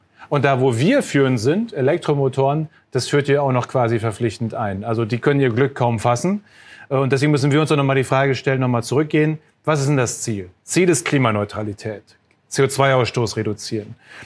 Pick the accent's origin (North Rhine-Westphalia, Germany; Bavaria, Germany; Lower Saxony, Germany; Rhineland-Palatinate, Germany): North Rhine-Westphalia, Germany; ich komme aus Nordrhein-Westfalen